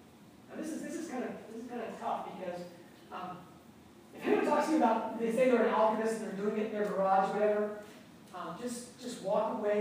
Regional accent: United States; I was in Pennsylvania, New Jersey. I grew up in Episcopal Church in the United States, from the Catholic community.

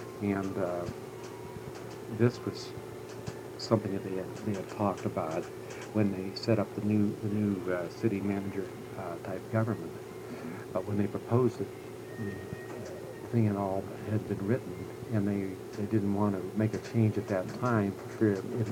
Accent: Farrell, Pennsylvania, United States; being born and raised in Farrell and the recreational facilities that I knew as a child

